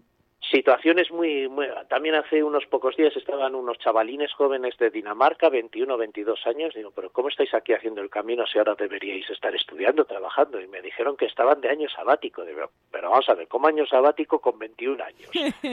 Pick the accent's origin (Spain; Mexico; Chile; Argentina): Spain; prácticamente yo soy el único español.